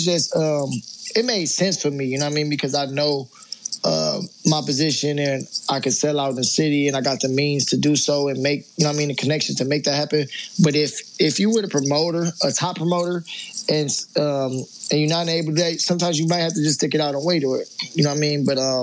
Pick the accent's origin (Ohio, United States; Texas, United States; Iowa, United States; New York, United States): Ohio, United States; Toledo; I'm from Toledo, Ohio.